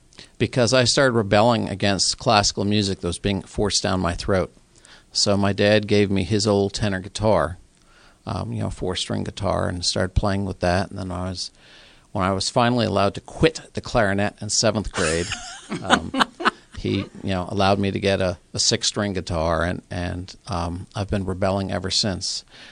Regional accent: St. Louis, Missouri, United States; also born or lived in Delaware; No, I'm originally from St. Louis, and then went to grad school at Mizzou out in Columbia, and then moved to Delaware for 35 years

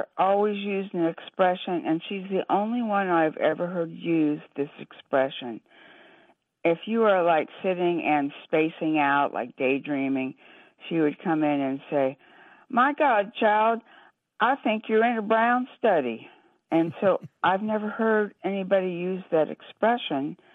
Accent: San Diego, California, United States; I'm from San Diego.

